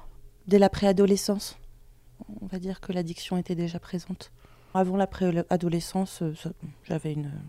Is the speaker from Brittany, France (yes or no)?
no; Grenoble, Auvergne-Rhône-Alpes, France; now in Lyon, France; j'ai 34 ans, je viens de Grenoble et je vis actuellement à Lyon